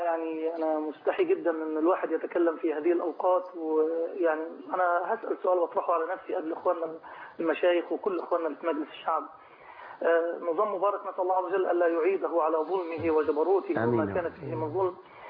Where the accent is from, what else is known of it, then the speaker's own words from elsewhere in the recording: Egypt; بلدنا مصر